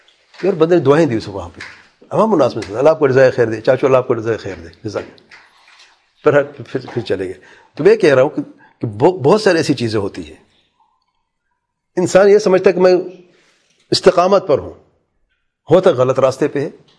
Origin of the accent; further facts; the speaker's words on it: Pakistan; اس کو پتہ نہیں تھا میں پاکستانی ہوں. تو جو دیکھا, اچھا پاکستانی, ہاتھ ملایا, میں کہ جی ہاں پاکستانی ہوں.